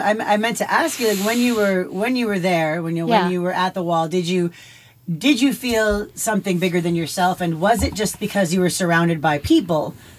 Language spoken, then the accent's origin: English; Minnesota, United States; But I'm a Minnesotan. Like, you don't understand. This is my culture. This is my identity.